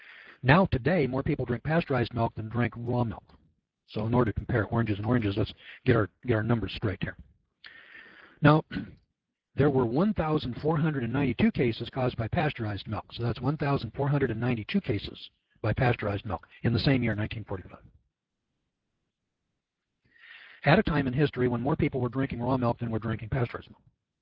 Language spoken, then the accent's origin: English; California, United States; That's because I'm from California and you can still get raw milk there.